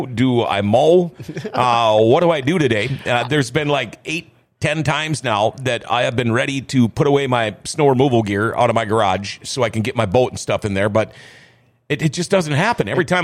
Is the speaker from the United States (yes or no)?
yes; Minnesota, United States; And guy asked us, where are you from? And I told him we're from Minnesota.